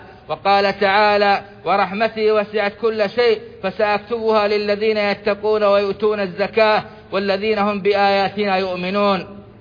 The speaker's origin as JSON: {"language": "Arabic", "country": "Saudi Arabia", "said": "ما زالت جائحة كورونا لم تنتهي من بلادنا السعودية ولا من غيرها من البلدان"}